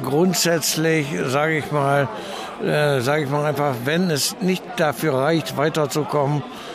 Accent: North Rhine-Westphalia, Germany; Und bin eigentlich ursprünglich aus Münsterland.

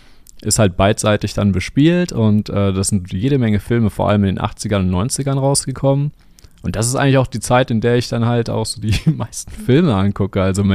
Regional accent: Düsseldorf, North Rhine-Westphalia, Germany; 5 Dinge, ja, ich bin Düsseldorfer.

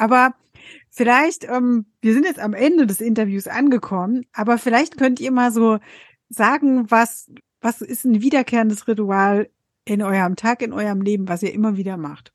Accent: Germany; Bei uns in Deutschland gibt es so einen Yogi-Tee und da steht immer ein Spruch drauf auf dem Teebeutel.

